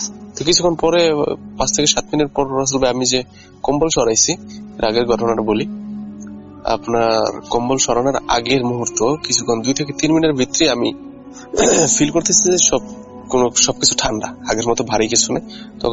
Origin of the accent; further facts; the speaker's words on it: Lakshmipur, Chittagong Division, Bangladesh; now in Jeddah, Saudi Arabia; আমার জন্ম লক্ষ্মীপুর জেলার পিয়ারপুর গ্রামে। আমি বর্তমানে সৌদি আরবের জেদ্দা শহরে অবস্থান করছি।